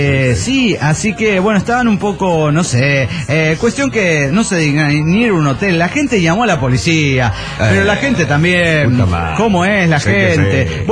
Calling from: Angamacutiro, Michoacán, Mexico; Yo tranquilamente caminando por el bosque, el bosque de Angamacutiro, famoso en todo el mundo

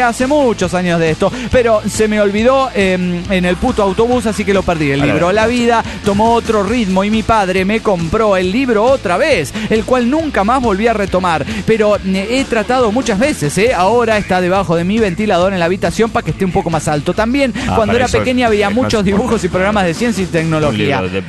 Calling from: Tijuana, Baja California, Mexico; de Tijuana, México.

